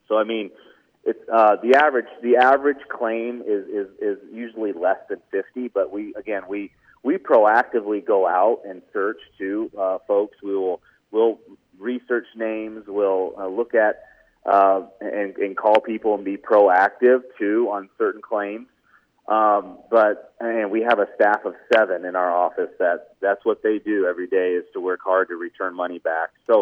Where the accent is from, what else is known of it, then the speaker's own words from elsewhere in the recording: Fremont, United States; I went to college in Alabama and we got married there. We moved back to my hometown in Fremont.